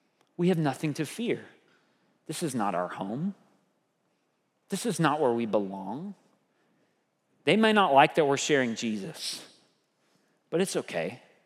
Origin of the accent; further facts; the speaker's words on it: United States; Maybe I'm just an American, so I'm a novelty to him.